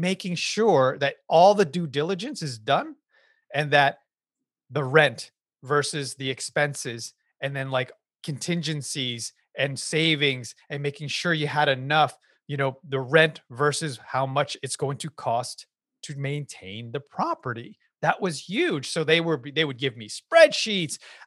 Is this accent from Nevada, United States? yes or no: no; Yonkers, New York, United States; So I'm a Filipino American. I was born and raised in Yonkers. I like to say it's the Bronx because we were literally on the border and, in the projects.